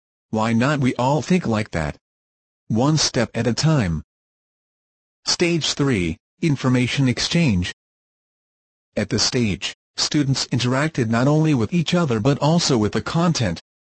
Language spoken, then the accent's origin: English; Perlis, Malaysia; English is a second language; You know, I'm from Perlis and I grew up and attended school in a rural area too. I was not good in English when I was young